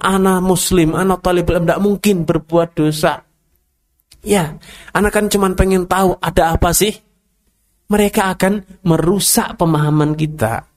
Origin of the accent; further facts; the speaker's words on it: Salatiga, Central Java, Indonesia; Saya pernah di kota saya sendiri, di Salatiga sana, ada tempat wisata Kopeng, daerah Kopeng, ya.